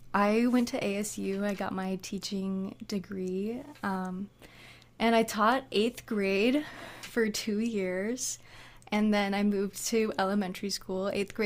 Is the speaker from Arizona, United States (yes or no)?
yes; Arizona, United States; now in Malibu, United States; I grew up in Arizona. I'm now currently living in Malibu.